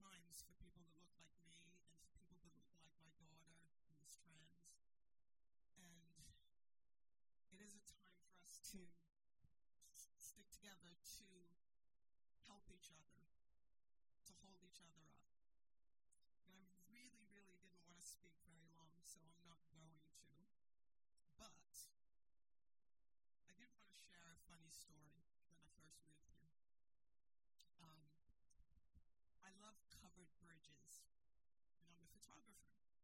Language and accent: English; United Kingdom; now in New York, United States; I was raised in the United Kingdom, and so I knew what it was like to live in a very white community